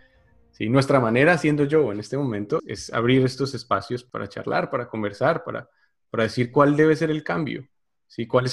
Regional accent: Colombia; nosotros somos colombianos y de que hay muchísimos problemas en Colombia que nosotros no estamos hablando

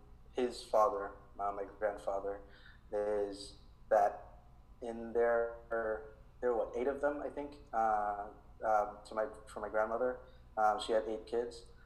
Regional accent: Belize; originally I'm from Belize, Central America. I am Garifuna

